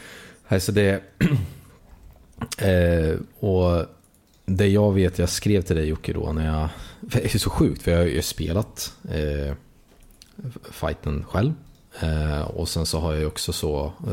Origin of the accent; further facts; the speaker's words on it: Värmland, Sweden; Jag är från Värmland.